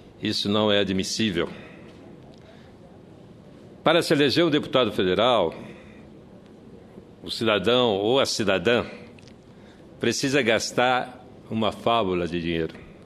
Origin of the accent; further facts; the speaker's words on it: Amapá, Brazil; em especial lá do meu estado, do Amapá